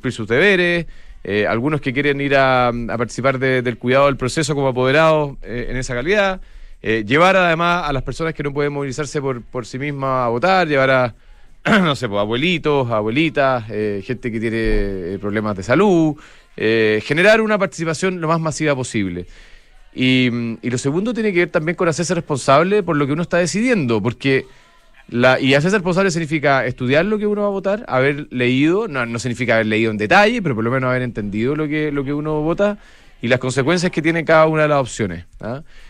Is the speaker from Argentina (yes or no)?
no; Chile; vamos a seguir siendo chilenos, vamos a seguir viviendo en este país